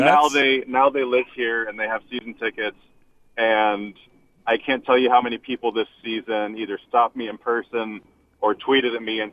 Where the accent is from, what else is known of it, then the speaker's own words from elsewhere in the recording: Pittsburgh, Pennsylvania, United States; and I'm from Pittsburgh originally, right?